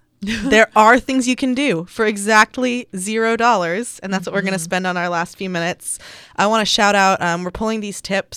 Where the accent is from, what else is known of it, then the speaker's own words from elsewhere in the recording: Missouri, United States; But in my home state of Missouri, gender identity is not protected in state or federal law.